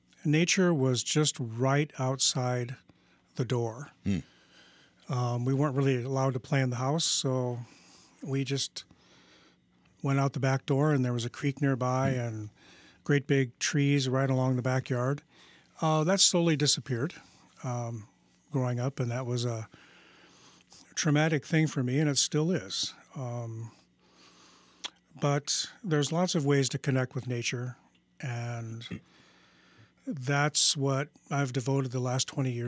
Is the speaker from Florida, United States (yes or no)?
no; Omaha, Nebraska, United States; Omaha is my home, and growing up in Omaha, it was really quite a different place. It was laced with woodlands and creeks, a lot of surface water, and I grew up in the west part of town when it was still very rural